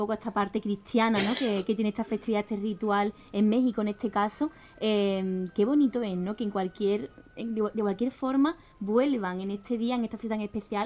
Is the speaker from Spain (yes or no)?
yes; Andalusia, Spain; A mí se me viene a la cabeza el de mi pueblo, ¿no? El Dolmen de Soto